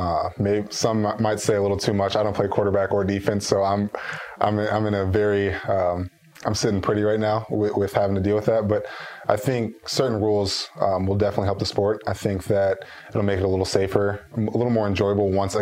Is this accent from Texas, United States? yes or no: no; Georgia, United States; Growing up, I grew up in Georgia, so I had to deal with the go dogs my entire life.